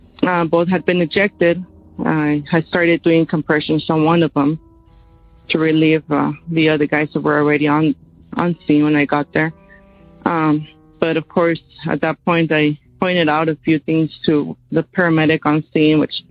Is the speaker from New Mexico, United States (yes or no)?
yes; New Mexico, United States; I'm from New Mexico.